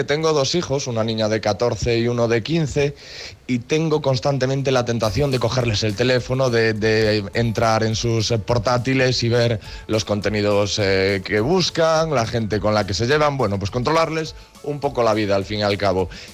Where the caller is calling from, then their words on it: Corcubión, Galicia, Spain; de Corcubión. Me pongo en contacto con vosotros